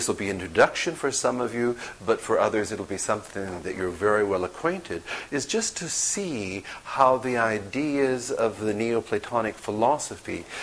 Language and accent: English; United States; I'm American, so I guess I can say it